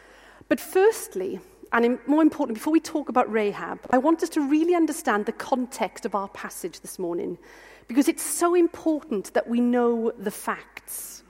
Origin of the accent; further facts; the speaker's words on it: Wales, United Kingdom; I'm actually from Wales. I wasn't brought up in a Christian family.